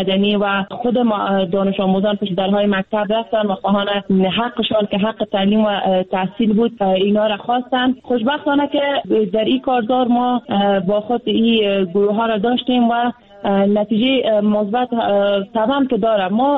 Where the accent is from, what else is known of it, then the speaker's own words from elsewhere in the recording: Afghanistan; ما از افغانستان هستیم، افغان هستیم.